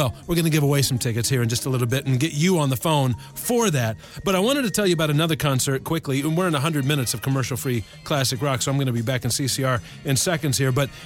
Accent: Indiana, United States; Well, yeah, I'm from Indiana.

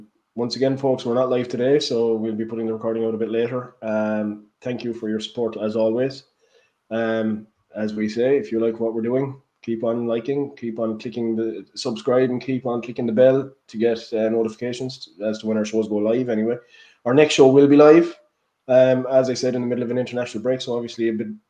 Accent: Ireland; I'm going to celebrate being an Irishman and in style

